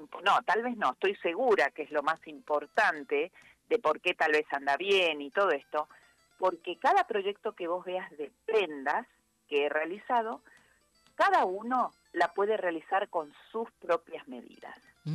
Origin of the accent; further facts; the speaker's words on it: Mendoza, Argentina; now in Buenos Aires, Argentina; Mendocina.